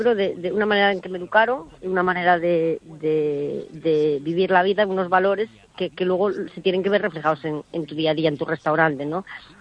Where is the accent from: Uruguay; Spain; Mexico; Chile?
Spain; Galicia; yo siempre tuve claro que en el futuro quería hacer algo parecido en Galicia, ¿no? En mi tierra.